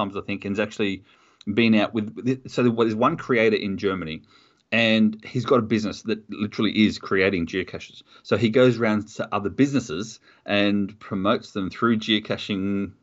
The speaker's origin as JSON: {"language": "English", "country": "Australia", "said": "as an Australian, we grow up on Vegemite."}